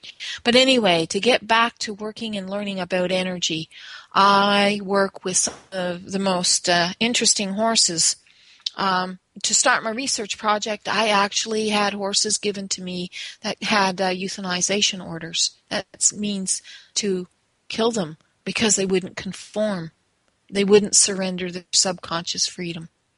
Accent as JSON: {"language": "English", "town": "Toronto", "region": "Ontario", "country": "Canada", "lives_now": "Dothan, United States", "said": "I actually live on a farm here in Dothan, Alabama. I'm originally from Toronto, Ontario"}